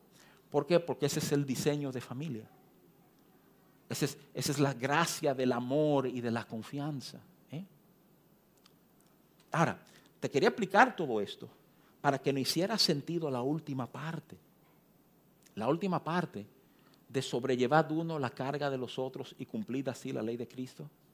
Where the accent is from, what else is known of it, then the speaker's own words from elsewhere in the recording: New York, United States; me crié en Nueva York.